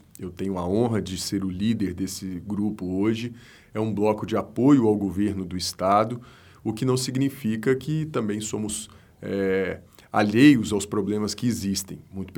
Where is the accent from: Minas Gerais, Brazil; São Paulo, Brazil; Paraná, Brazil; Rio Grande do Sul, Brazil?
Minas Gerais, Brazil; Passos; Tive uma votação muito representativa em Passos, que é a minha terra natal